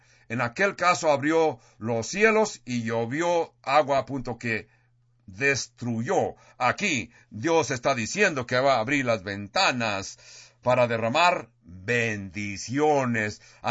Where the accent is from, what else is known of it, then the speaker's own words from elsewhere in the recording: California, United States; Spanish is a second language; yo, vuestro pastor … que soy del sur de California, al sur de Los Ángeles